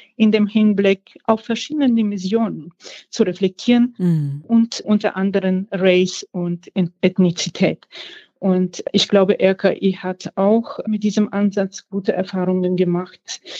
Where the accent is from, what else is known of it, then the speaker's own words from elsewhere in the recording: Berlin, Germany; ich komme aus Berlin